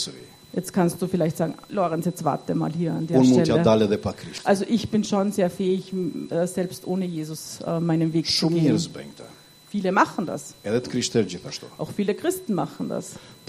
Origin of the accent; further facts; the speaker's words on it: Albania; Meine Antwort als Albaner wäre, das beste Leben, das gibt es mit Jesus Christus.